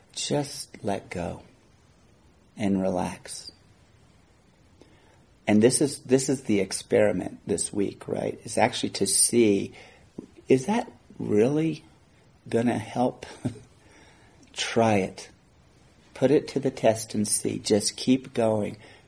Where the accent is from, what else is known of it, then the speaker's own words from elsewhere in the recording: Oklahoma, United States; I'm from Oklahoma, and my mom just flew into Tulsa